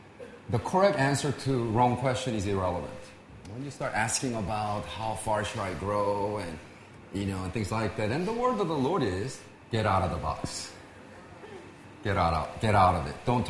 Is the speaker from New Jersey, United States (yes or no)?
no; California, United States; I'm from SoCal, Southern California, and Southern California is known for growing asparagus and send it all over America.